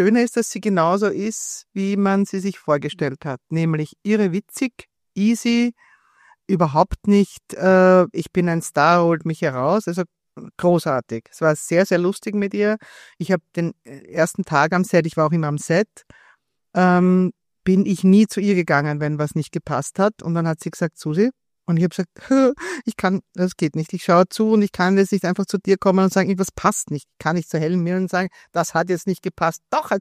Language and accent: German; Vienna, Austria; accent: Viennese; Also mein einziger Dialekt, den ich so kann, ist Wienerisch.